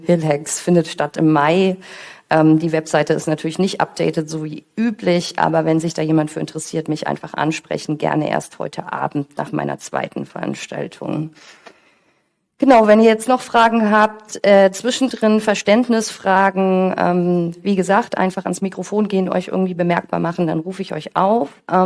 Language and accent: German; Germany; now in Switzerland; Ich bin geboren und aufgewachsen am Bodensee, lebe inzwischen auf der Schweizer Seite des Bodensees.